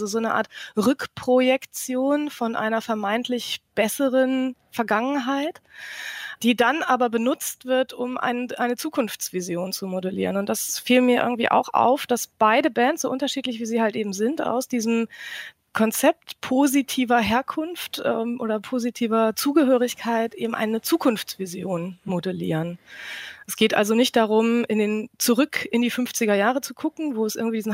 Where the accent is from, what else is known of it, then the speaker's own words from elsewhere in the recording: Lower Saxony, Germany; born there; Ich denke dabei vor allem an Ostfriesland, wo ich geboren bin, vor Urzeiten und da schon auch ganz, ganz lange gar nicht mehr lebe. Aber trotzdem ist das noch immer meine Heimat